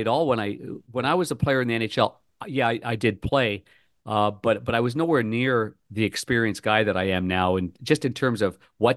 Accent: Ottawa, Ontario, Canada; I grew up as a kid playing lacrosse in my hometown of Ottawa, Canada.

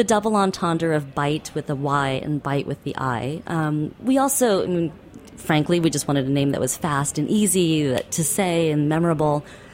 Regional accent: California, United States; And I'm like, you know, I'm from the Bay Area, so I had that kind of connection to it.

